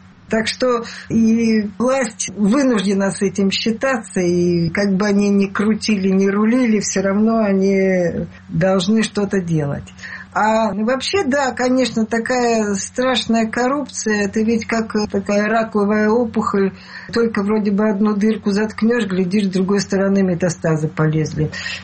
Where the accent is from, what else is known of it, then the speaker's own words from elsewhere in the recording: Russia; вы знаете, я россиянка, и по поводу российских пенсий все я открыто говорю